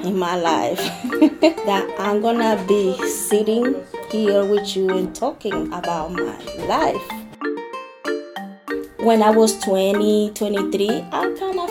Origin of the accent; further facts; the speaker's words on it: Dominican Republic; English is a second language; moved away as an adult; I'm from Dominican Republic. When I first came here, I was just 18 years old with a lot of dreams.